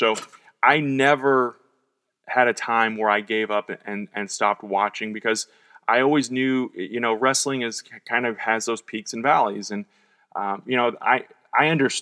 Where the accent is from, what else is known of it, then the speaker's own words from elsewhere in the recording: St. Louis, Missouri, United States; I grew up in St. Louis. So we had the NWA was on.